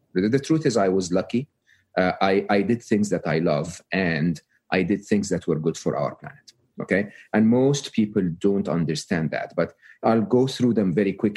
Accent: Egypt; English is a second language; You know, I'm Egyptian, born and raised in Egypt. I went to public school, public university in Egypt.

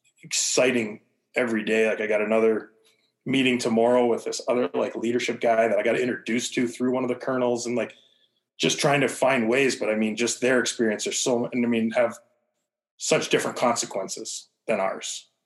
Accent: Canada; I grew up in Canada, didn't have a ton.

